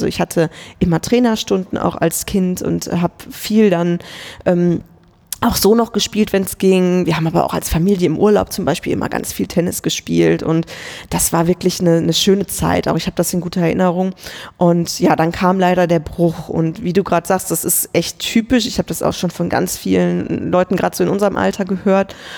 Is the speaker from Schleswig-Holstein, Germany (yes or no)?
no; Kevelaer, North Rhine-Westphalia, Germany; ich war damals im Verein TC Grün-Weiß Kevela. Das ist der Ort, in dem ich geboren wurde, wo ich herkomme. Das ist am Niederrhein.